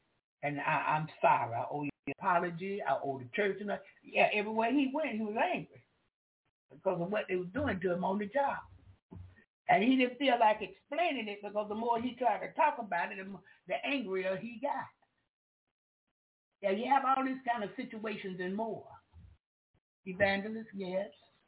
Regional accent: Florida, United States; I'm from Florida. I'm from Duval County.

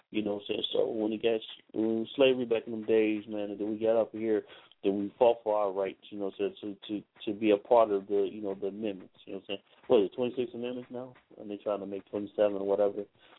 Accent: Chicago, Illinois, United States; you know, and I'm from Chicago, Illinois, people, so y'all know.

